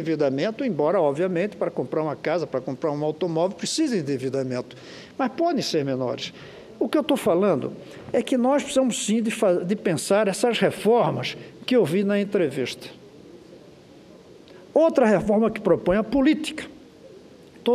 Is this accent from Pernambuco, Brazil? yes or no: yes; Pernambuco, Brazil; born there; moved away; e não de Pernambuco, onde eu nasci, ou do Distrito Federal, onde eu escolhi viver faz 35 anos.